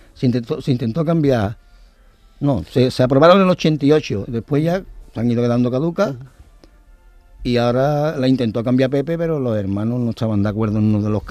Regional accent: Seville, Andalusia, Spain; yo soy de Triana, yo soy de la calle Pureza.

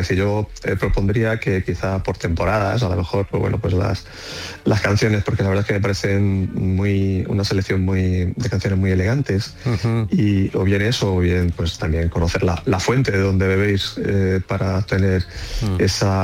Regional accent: Pulpí, Andalusia, Spain; now in Madrid, Spain; Sí, soy un pulpileño, un madrileño de Pulpí.

